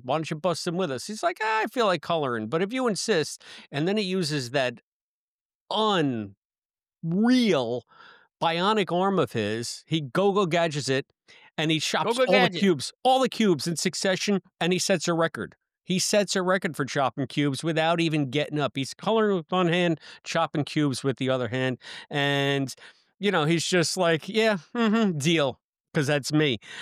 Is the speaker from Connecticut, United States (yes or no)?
no; Bronx, New York, United States; But I grew up in the Bronx, so there was always, you know, some kind of the hopping game that they did on the sidewalks.